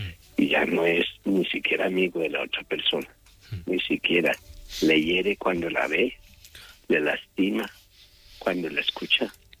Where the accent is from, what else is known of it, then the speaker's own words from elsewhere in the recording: Colombia; Aquí, allá en Colombia, pues yo soy colombiano.